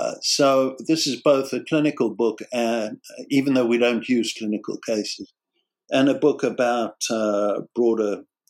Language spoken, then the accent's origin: English; South Africa; moved away as an adult; I'm South African, and I came here in my late 20s, so I thought I'd lost my accent by now